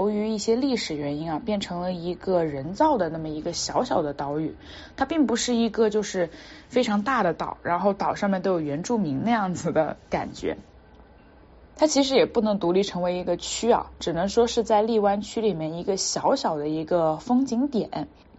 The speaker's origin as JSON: {"language": "Chinese", "town": "Guangzhou", "region": "Guangdong", "country": "China", "tie": "born or raised there", "said": "我大部分记忆中的味道都来自于我的家乡和成长的地方，那就是广州。"}